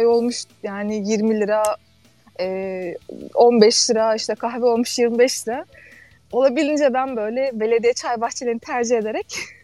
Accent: Muğla, Turkey; ben Muğla'lıyım. Şu anda işte Dalyan, Ortaca Dalyan dediğimiz.

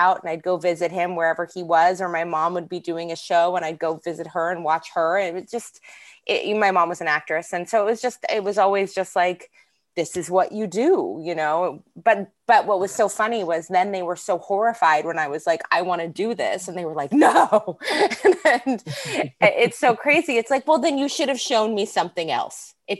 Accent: Manhattan, New York, United States; now in Los Angeles, United States; Born and raised in Manhattan, and then I've lived in LA now for long enough that I probably can't still claim to be like a New Yorker, but I am, and I'll never let it go.

